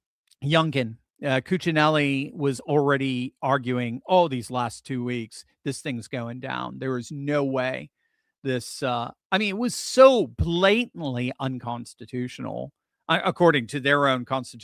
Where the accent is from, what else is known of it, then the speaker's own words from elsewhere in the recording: Connecticut, United States; I grew up in Connecticut and spent a lot of time in Jersey.